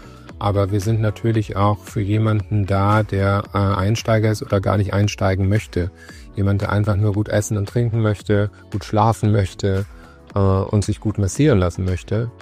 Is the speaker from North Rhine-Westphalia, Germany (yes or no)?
yes; Cologne, North Rhine-Westphalia, Germany; moved away as an adult; also born or lived in Munich; now in Dubai, United Arab Emirates; ich bin ursprünglich aus Griechenland in Köln geboren, wo ich auch aufgewachsen bin, bevor ich nach Dubai gezogen bin in 2003 und habe dann zwischenzeitlich auch mal in München gelebt.